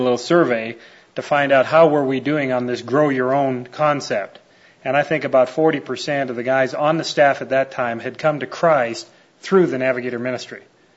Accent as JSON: {"language": "English", "country": "Canada", "said": "I'm a Canadian."}